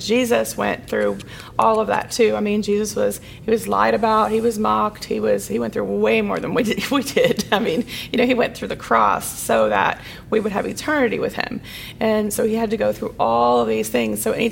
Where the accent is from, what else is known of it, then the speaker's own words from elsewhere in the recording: Round Rock, Texas, United States; also born or lived in Weatherford; So when I moved from Round Rock, Texas, I was a cheerleader in Round Rock on the A team, and that was a big deal, and I loved it. It was my life. And then when I moved to Weatherford, Texas